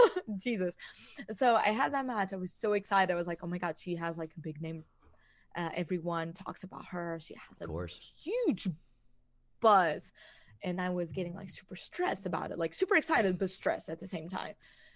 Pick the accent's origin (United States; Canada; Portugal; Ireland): Portugal; English is a second language; because I am from Portugal and they cannot legally have me.